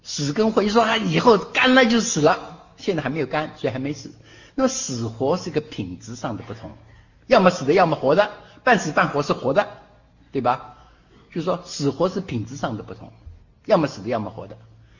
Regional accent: Wenzhou, Zhejiang, China; 我在温州的时候，我是温州人

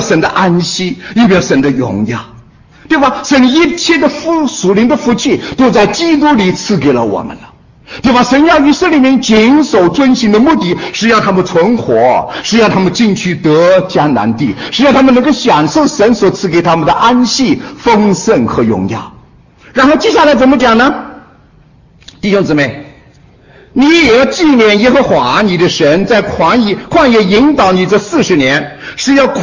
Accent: China; 我们从大陆来的连长弟兄姊妹都还记得吧？

